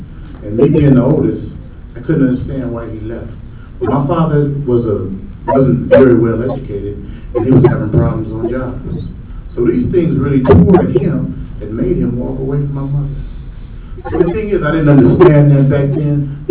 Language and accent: English; Compton, California, United States; I came from a broken home as a kid, growing up in Watson, Compton.